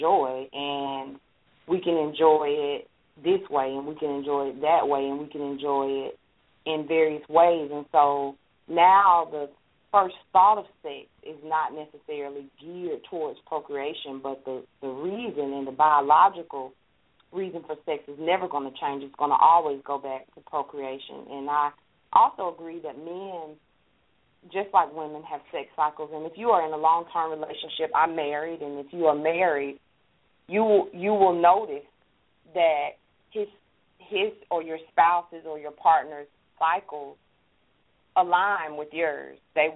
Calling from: Atlanta, Georgia, United States; I'm calling from Atlanta.

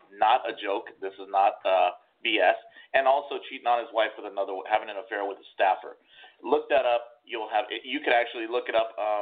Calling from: Oceanside, California, United States; From Oceanside, right next

